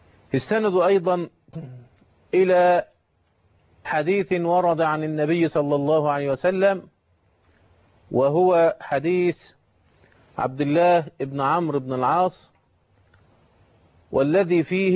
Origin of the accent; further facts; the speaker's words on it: Egypt; نجد عندنا في مصر وفي بعض القوانين الأخر